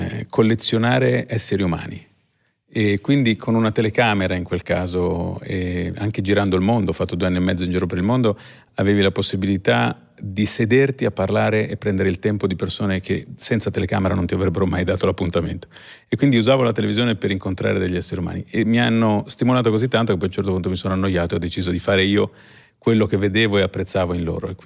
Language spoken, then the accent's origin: Italian; Ravenna, Emilia-Romagna, Italy; born there; da bambino sono nato a Ravenna quindi anarchico, anche c'è l'elemento del romagnolo anarchico.